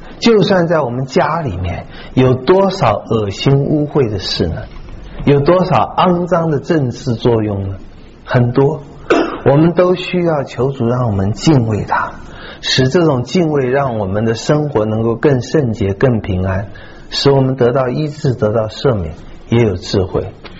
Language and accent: Chinese; Taiwan; 我不知道中国大陆的，我从台湾来的